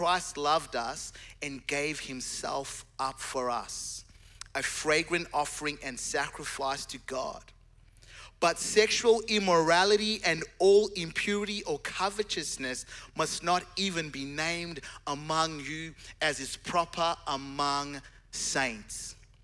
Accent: Zimbabwe; And I'm from Zimbabwe and I've got this mate thing happening.

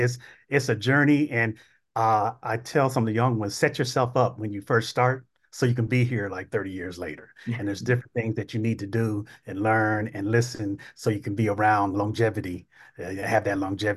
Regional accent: San Diego, California, United States; also born or lived in Hawaii / Virginia; So I grew up in San Diego.

